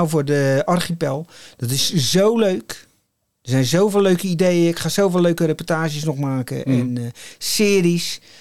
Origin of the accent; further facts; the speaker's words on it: Maassluis, South Holland, Netherlands; geboren en getogen in Maassluis in 1958. Vlak bij de veerpont die onlangs weer is gaan varen.